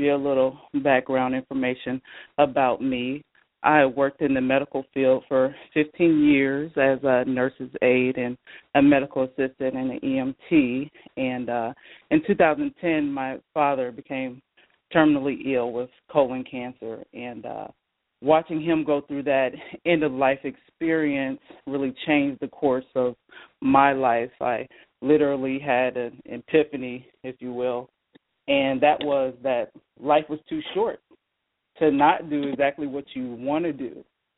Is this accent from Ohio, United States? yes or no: yes; Columbus, Ohio, United States; I was born and raised in Columbus, Ohio, a true Buckeye, as we call ourselves